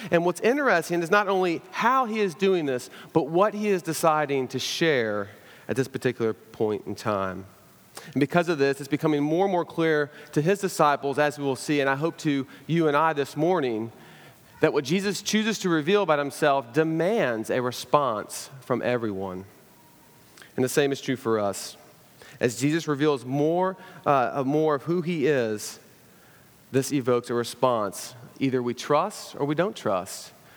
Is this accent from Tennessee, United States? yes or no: yes; Chattanooga, Tennessee, United States; And I'm also from Chattanooga.